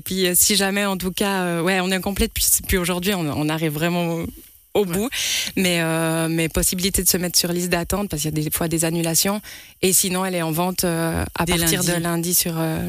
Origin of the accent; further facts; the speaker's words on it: Lavey, Vaud, Switzerland; cette envie de revenir chez moi, parce que je viens d'ici, j'ai grandi à Lavey, j'habite au CP, et j'avais vraiment envie de revenir ici